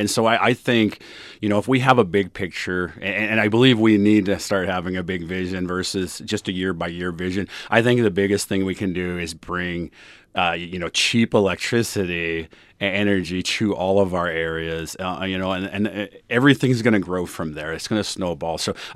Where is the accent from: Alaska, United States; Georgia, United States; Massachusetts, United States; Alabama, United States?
Alaska, United States; Northwood; And I want to go down to Juneau and be that same person that I grew up in Northwood. I live in Choke.